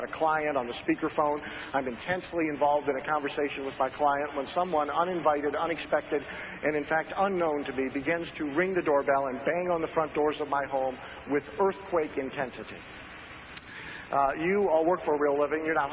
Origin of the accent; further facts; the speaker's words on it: Midwest, United States; I grew up in the Midwest where we have coal mining